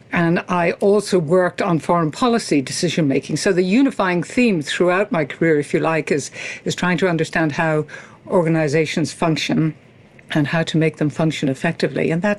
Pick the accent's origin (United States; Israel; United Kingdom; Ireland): Ireland; Well, growing up in Ireland, I grew up as Northern Ireland was exploding, and I was keenly interested in terrorism.